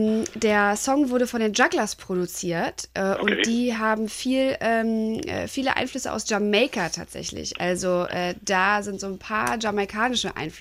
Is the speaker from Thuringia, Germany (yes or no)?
no; Berlin, Germany; Also ich komme aus Berlin und da ist alles echt noch grau